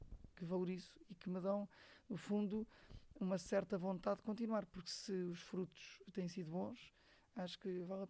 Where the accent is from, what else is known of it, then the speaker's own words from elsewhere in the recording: Lisbon, Portugal; Eu que sou de Lisboa, sou menino de Lisboa, mas estou muito bem no Oeste, muito contente por estar aqui